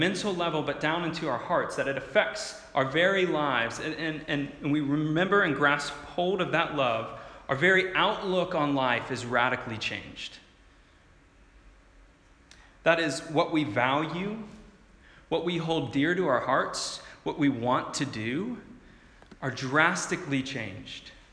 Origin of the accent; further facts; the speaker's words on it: United States; As an American, a lot of my countrymen could care less about that sport, but I love it.